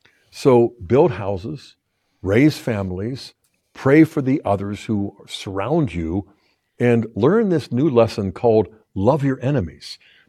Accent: Pittsburgh, Pennsylvania, United States; I grew up nearby in Pittsburgh, and most people look down on Pittsburgh.

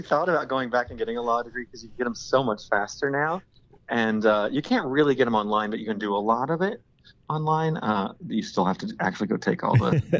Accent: Iowa, United States; the pork producers in Iowa, because I grew up in Iowa, and all these different people.

